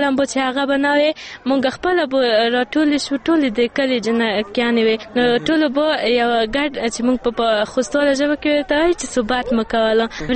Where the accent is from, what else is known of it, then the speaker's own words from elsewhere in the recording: Khost, Afghanistan; moved away; زه ډېره وخت د خوست نه راغلې یم، 4 کاله کېږي چې زه خوست نه یم لاړه.